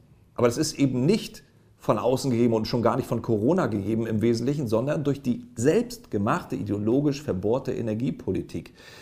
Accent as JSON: {"language": "German", "region": "Mecklenburg-Vorpommern", "country": "Germany", "said": "Wenn man bei uns in Mecklenburg-Vorpommern, bei mir zu Hause, jetzt zusätzlich Mathe-Abi-Punkte vergibt"}